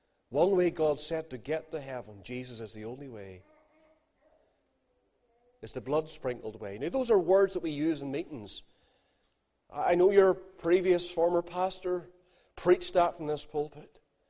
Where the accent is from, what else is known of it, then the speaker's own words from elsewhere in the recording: Ballymena, Northern Ireland, United Kingdom; I'm from Ballymena.